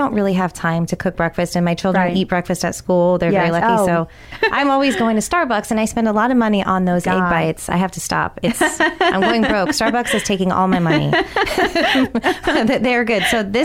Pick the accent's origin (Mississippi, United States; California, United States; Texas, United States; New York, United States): California, United States; now in Tampa, United States; Yeah, I didn't go to school here since I'm originally from California